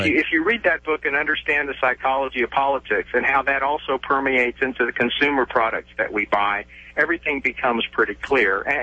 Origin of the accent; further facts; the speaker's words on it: United States; now in Pittsburgh, United States; I'm just visiting from Pittsburgh. I grew up here.